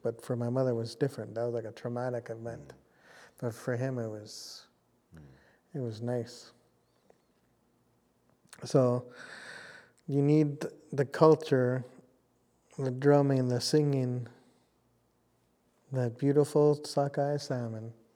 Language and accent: English; British Columbia, Canada; This is Kwatlin. I am from Kwatlin.